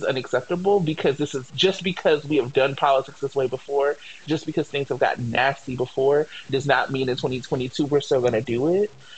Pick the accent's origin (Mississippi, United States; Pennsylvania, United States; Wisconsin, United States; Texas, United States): Wisconsin, United States; now in Oakland, United States; You know, for me, growing up in Wisconsin, we would have elections the way we had.